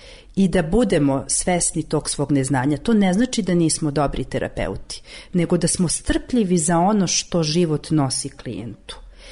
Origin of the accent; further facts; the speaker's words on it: Kosovo; moved away; Ja sam inače rodom sa Kosova i onda rat, 99. godina, prelazim ovde